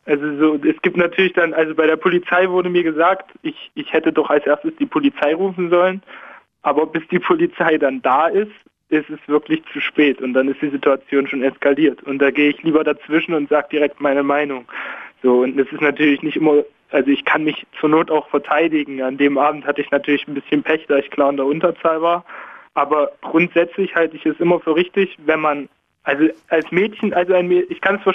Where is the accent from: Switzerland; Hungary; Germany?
Germany; Leipzig, Saxony; now in Berlin, Germany; Ich rufe jetzt aus Berlin an, aber ich komme ursprünglich aus Leipzig